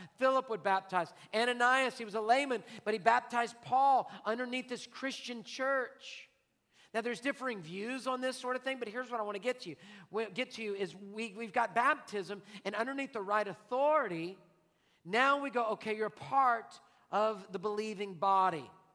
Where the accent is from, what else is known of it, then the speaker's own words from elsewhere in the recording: Houston, Texas, United States; Lord, have you seen Houston bayous? I grew up in Houston.